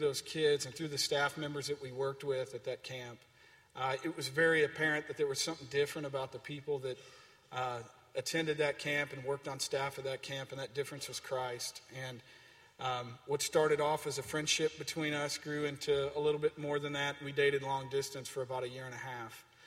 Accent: San Antonio, Texas, United States; I grew up in San Antonio, and I was about 11 years old when my parents got divorced

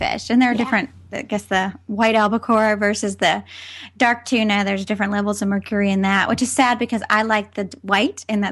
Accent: the South, United States; now in California, United States; I grew up in the South and now I live in California, which is, you know, a blue state.

